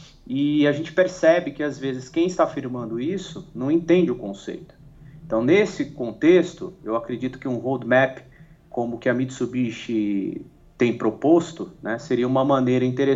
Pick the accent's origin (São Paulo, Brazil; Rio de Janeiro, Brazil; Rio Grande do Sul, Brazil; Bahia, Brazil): São Paulo, Brazil; eu sou natural da cidade de São Paulo